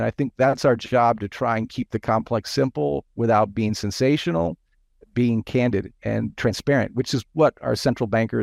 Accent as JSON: {"language": "English", "country": "United States", "moved": "yes", "said": "I'm as American as apple pie, although I've spent many decades overseas."}